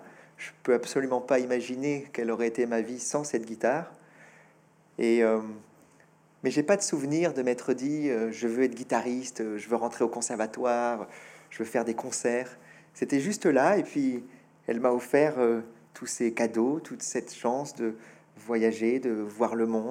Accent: France; first language fr; je dis que le français est ma langue maternelle et le français est ma langue paternelle. Mais c'est vraiment ça, c'est ce même naturel. C'est, on est né en France, on apprend le français en tout petit enfant

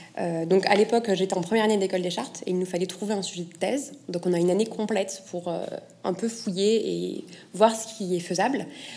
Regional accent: South-West, France; la région dont je suis originaire, c'est-à-dire la région du Sud-Ouest.

